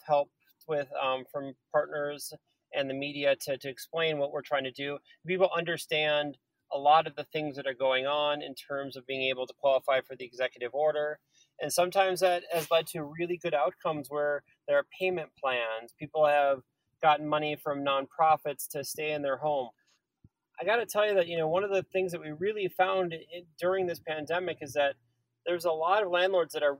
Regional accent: Wisconsin, United States; So I grew up in Wisconsin. I went to high school here. I went to college here, but I grew up in Wisconsin.

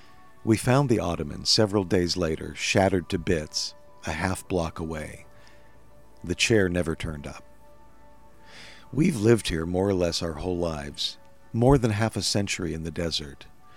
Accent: Phoenix, Arizona, United States; I grew up in Phoenix where weather, when it isn't either hot and dry or warm and dry, is mostly mysterious.

